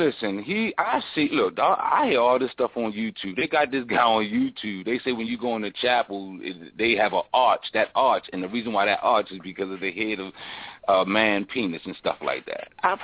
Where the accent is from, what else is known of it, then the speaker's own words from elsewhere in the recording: United States; We're American, right